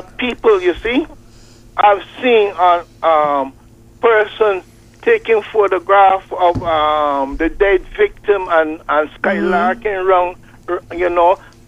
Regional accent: Barbados; when I was growing up in Barbados.

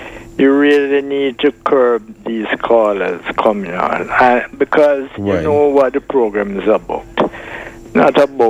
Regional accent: Jamaica; now in Barbados; I'm a Jamaican.

